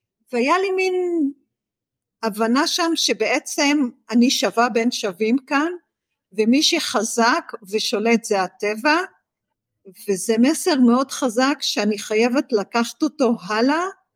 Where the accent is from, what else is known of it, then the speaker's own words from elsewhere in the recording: Haifa, Haifa District, Israel; אני ילדת טבע מגיל מאוד צעיר, אני נולדתי וגדלתי בחיפה, חוף הים, קשה להיות חיפאי ולא להתחבר לטבע בין ההר לים